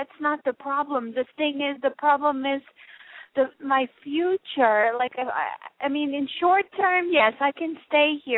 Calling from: New York, United States; I'm calling from New York.

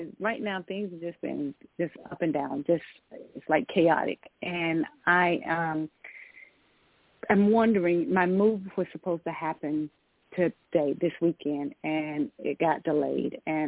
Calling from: Georgia, United States; I'm calling from Georgia.

